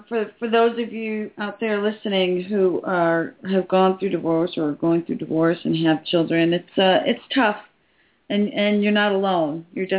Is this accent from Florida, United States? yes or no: yes; Key West, Florida, United States; Yeah, I forgot to mention, I'm from Key West, Florida, so... So we've got lots of oranges, and we do things right down here in the Keys.